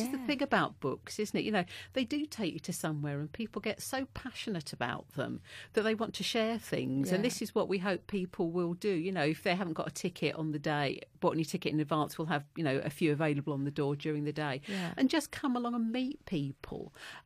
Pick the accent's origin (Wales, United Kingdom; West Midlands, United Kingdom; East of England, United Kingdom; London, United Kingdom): East of England, United Kingdom; Stevenage; I mean, yeah, I'm from Stevenage. I know what it's like to grow up in somewhere that has a bit of a reputation for not being great.